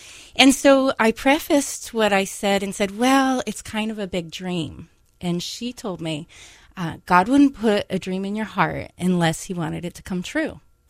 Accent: San Clemente, California, United States; I grew up in San Clemente, California. It's a small little beach town.

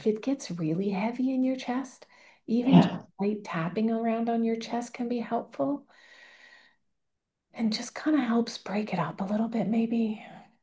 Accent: Ontario, Canada; Yeah, I am from Ontario

